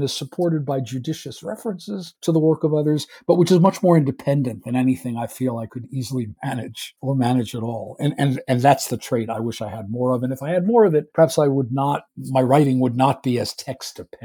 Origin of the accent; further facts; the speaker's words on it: New York, United States; I'm from New York, so 1970 is a very long time ago.